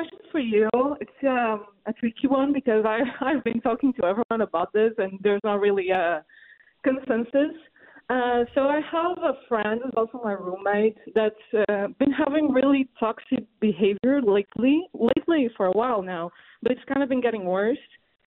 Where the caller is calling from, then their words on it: Portugal; I'm actually calling from Portugal, so probably I'll spend my entire paycheck on this call, but it's okay.